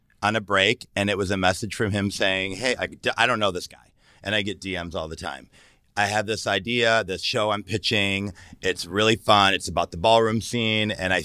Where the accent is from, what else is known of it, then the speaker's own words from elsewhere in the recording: Detroit, Michigan, United States; So my upbringing of ballroom, yeah, I grew up in Detroit, Michigan, and they'd had balls and we'd have like raves.